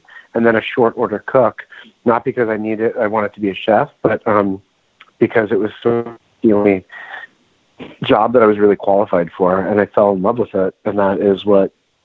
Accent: Pittsburgh, Pennsylvania, United States; also born or lived in Israel; So I grew up in Squirrel Hill, Pittsburgh, even though I was born in Israel.

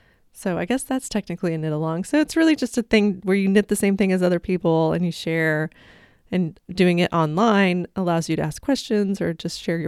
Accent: Buenos Aires, Argentina; Could it be because I'm from Buenos Aires and here we don't do these, a knit along?

